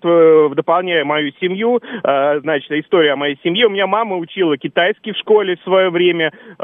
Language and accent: Russian; Moscow, Russia; born there; я родился в Москве, мне повезло.